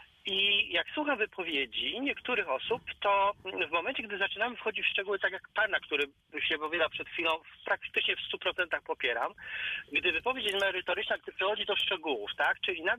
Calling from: Poznań, Greater Poland Voivodeship, Poland; ja z Poznania akurat dzwonię

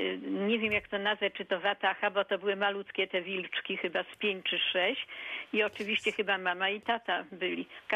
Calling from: Zielona Góra, Lubusz Voivodeship, Poland; ja chcę zgłosić, że u nas w Zielonej Górze

